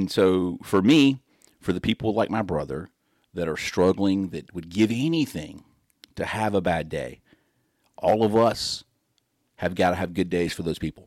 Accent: Bessemer, Alabama, United States; I grew up in Bessemer, Hueytown. I went to Davis Middle School, played football at Davis. I was supposed to go to Lanier, but I lived in Bessemer.

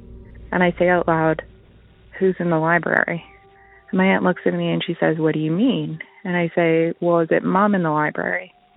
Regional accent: Canada; I'm from Canada

